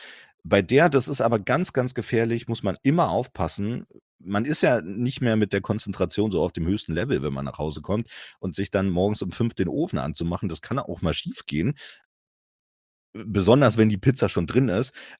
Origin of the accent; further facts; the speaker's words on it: East Germany, Germany; Man kennt es als Ostdeutscher, sage ich mal dazu.